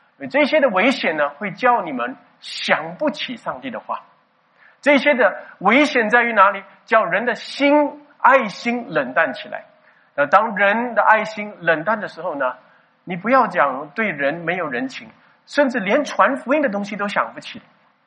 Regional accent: China; now in Singapore; 我们从大陆进来的人要不要隔离14天啊？

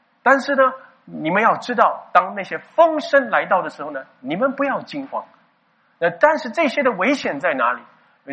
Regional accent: China; now in Singapore; 我们从大陆进来的人要不要隔离14天啊？

